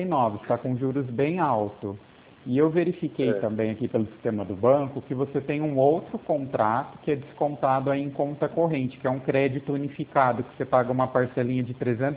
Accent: Pirassununga, São Paulo, Brazil; Eu sou de Pirassununga

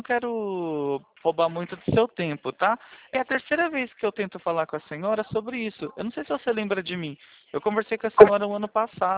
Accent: São Paulo, Brazil; Eu sou de São Paulo

